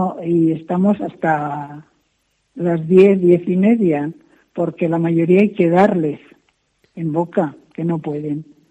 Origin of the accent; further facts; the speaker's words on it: Palencia, Castile and León, Spain; De Palencia.